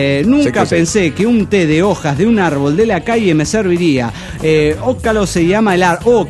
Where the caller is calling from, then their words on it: León, Guanajuato, Mexico; Desde León, Guanajuato les saluda